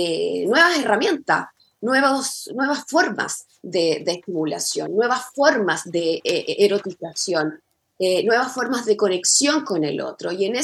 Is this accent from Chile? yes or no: yes; Chile; nosotros como cultura chilena.